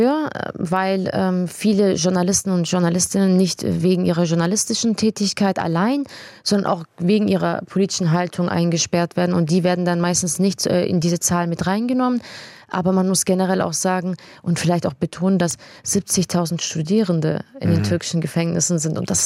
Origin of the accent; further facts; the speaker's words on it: South Germany, Germany; Meine Heimat nicht, weil ich die deutsche Staatsbürgerschaft habe, sondern weil ich primär hier aufgewachsen bin. Ich bin hier geboren im Süden und ich würde auch gern in meiner Region arbeiten